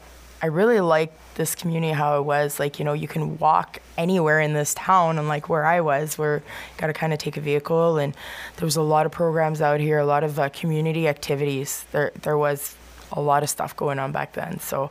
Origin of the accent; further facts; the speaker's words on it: Chelmsford, Ontario, Canada; now in West Nipissing, Canada; I originally grew up in the outskirts of Sudbury in a small town called Chelmsford, and moved out to the West Nipissing area about, I'd say about 14 years ago.